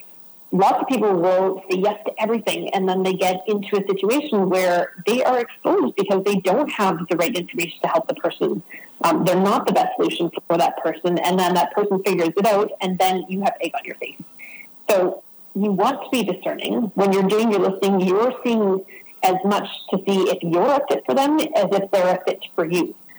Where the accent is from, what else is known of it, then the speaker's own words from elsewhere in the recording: Canada; Sorry, I'm Canadian, so I say niche instead of niche.